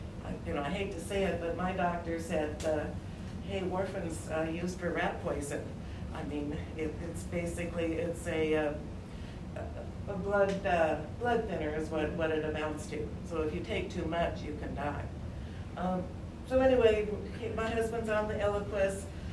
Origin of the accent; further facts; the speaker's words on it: Sammamish, Washington, United States; I do happen to live in Dr. Kim Schneider's area. I'm from Sammamish.